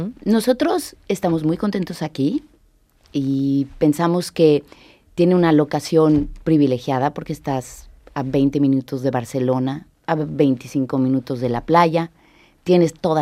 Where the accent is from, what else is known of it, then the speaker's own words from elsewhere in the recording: Mexico City, Mexico; moved away as an adult; now in Sant Cugat, Spain; Sí, venimos directamente de la Ciudad de México.